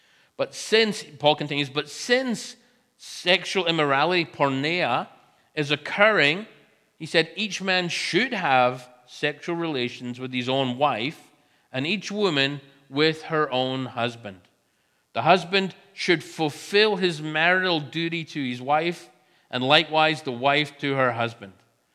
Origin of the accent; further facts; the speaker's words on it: Scotland, United Kingdom; But I am not from England. We do not roll that way in Scotland.